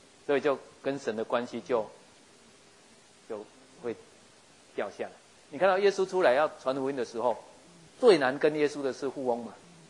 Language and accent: Chinese; Changhua County, Taiwan; 我最近跟我孩子回来，我们带他们到彰化的坟墓去看我爸爸的墓地，那也就带他们去看我们的老家